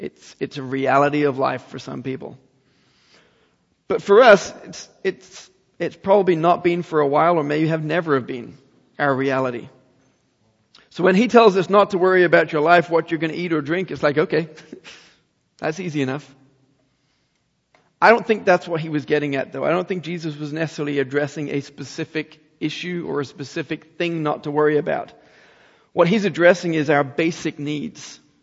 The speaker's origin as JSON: {"language": "English", "town": "Dublin", "region": "Leinster", "country": "Ireland", "tie": "born or raised there", "said": "You know, in Dublin, growing up in Ireland, I knew a missionary"}